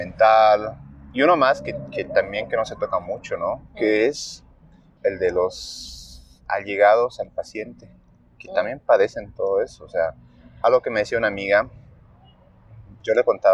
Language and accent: Spanish; La Paz, Bolivia; soy de La Paz, soy escritor